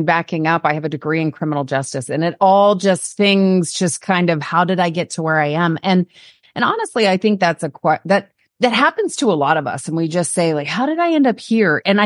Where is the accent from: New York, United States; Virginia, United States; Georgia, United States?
Virginia, United States; So I'm from Northern Virginia. So right outside DC. So I spent 30 years of my life there